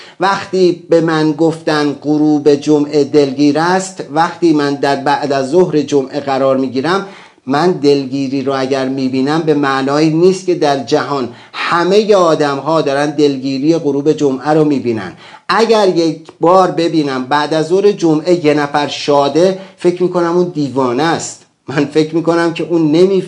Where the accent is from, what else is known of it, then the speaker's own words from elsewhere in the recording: Baft, Kerman, Iran; من تو بافت بزرگ شدم